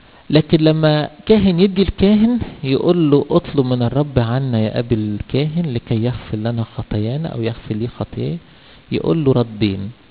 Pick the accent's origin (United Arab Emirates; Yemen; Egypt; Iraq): Egypt; الحقيقه احنا عندنا في مصر مش عارف اقول تعبير ايه، ما بنعملهاش يعني